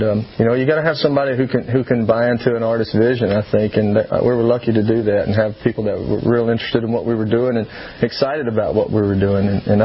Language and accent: English; Louisiana, United States; born or raised there